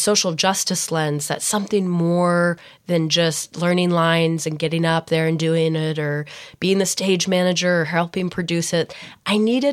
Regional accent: Deep South, United States; I am a Southerner by trade. I grew up in the Deep South

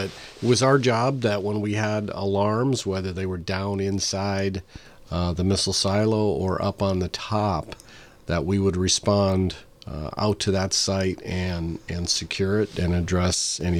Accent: Minnesota, United States; I grew up in northern Minnesota.

